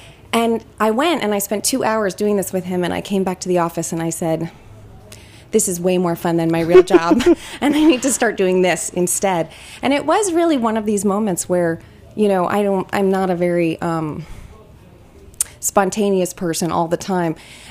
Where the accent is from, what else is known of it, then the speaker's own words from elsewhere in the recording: California, United States; also born or lived in London; now in New York, United States; I ended up moving to London to help the BBC start its news site. They hired me because I was from California